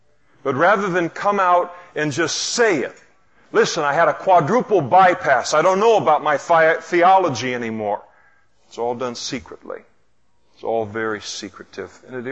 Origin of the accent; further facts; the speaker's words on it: Scotland, United Kingdom; It's also cheaper, and I'm Scottish.